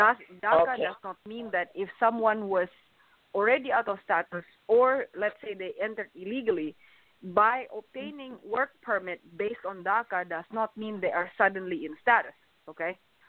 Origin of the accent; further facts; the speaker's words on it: Indonesia; in comparison to my own country, I'm from Indonesia.